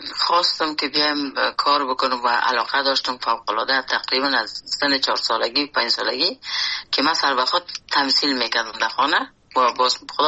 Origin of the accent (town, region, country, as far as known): Afghanistan; born or raised there; moved away as an adult